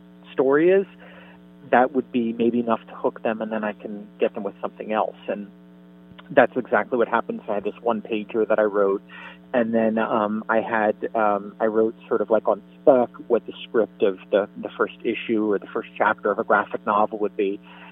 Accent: Miami, Florida, United States; And when I was growing up in Miami and I was in college, I had an internship at CNN.

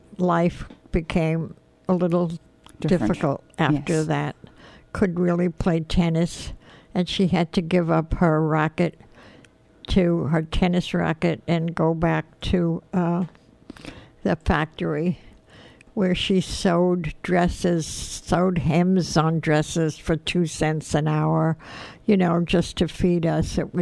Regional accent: New York City, New York, United States; Well, I was born in the Bronx, and our apartment faced the park, Crotona Park, and there was a tennis court there.

